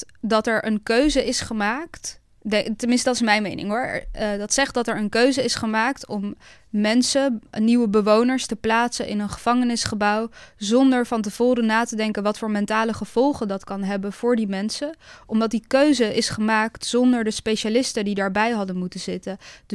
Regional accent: Zoetermeer, South Holland, Netherlands; Ik ben opgegroeid in Zoetermeer in een hele grote flat.

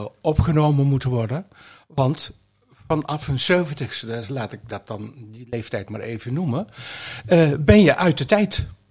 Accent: North Brabant, Netherlands; moved away as an adult; now in Almelo, Netherlands; Ik woon sinds 45 jaar in Almelo, maar ik kom van oorsprong uit Brabant. Dus ik ben een Brabander.

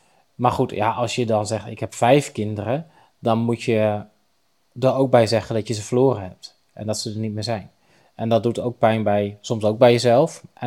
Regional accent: Netherlands; En dat we als Nederlanders heel goed in staat zijn om vragen te stellen waarbij ons brein eigenlijk niet aan het werk wordt gezet.

